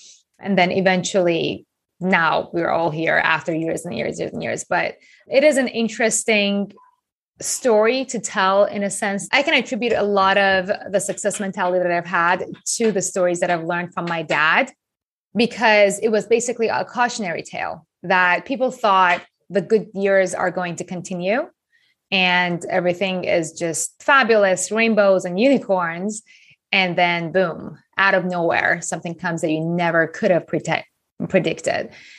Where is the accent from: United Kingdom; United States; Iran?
Iran; I grew up in Iran